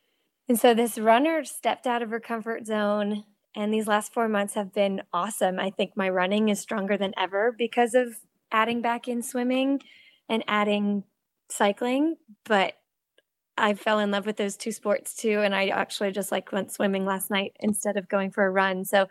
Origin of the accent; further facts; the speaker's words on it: Massachusetts, United States; I grew up swimming in Cape Cod and teaching swim lessons.